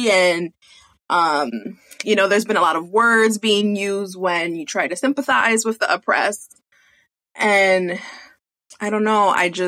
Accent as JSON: {"language": "English", "town": "Bronx", "region": "New York", "country": "United States", "tie": "born or raised there", "said": "Born and raised in the Bronx, New York."}